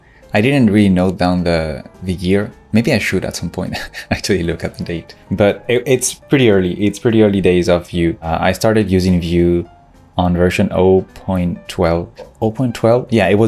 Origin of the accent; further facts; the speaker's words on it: Spain; now in France; I'm a front-end developer and I live in France, but I'm from Spain.